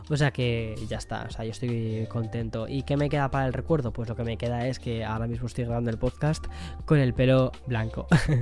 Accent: Spain; now in New York, United States; vengo de Nueva York, estoy muy perdido con lo que es la cultura española del quién es quién, ¿no? De mi propio país.

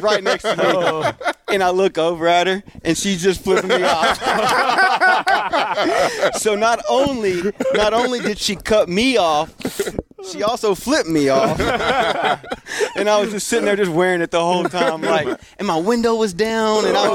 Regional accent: Tennessee, United States; I'm from Tennessee, man. I know Papa John's.

